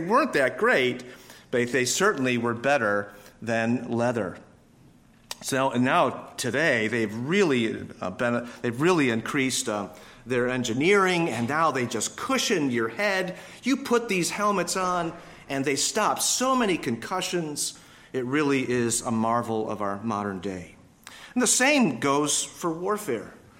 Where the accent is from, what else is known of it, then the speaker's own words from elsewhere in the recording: Grand Island, New York, United States; When I was growing up in Grand Island, New York, every August was the time when the boys on the island gathered together for junior football.